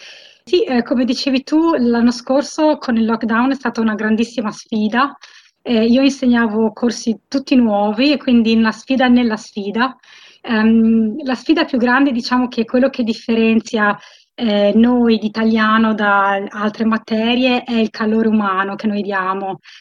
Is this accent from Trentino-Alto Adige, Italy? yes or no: no; Modena, Emilia-Romagna, Italy; moved away as an adult; also born or lived in Sydney; now in Perth, Australia; Sono arrivata nel 2004, io sono di Modena, e sono arrivata qui con il mio compagno e abbiamo vissuto a Sydney in New South Wales per 12 anni e poi ci siamo trasferiti nel 2016 a Perth, in Western Australia.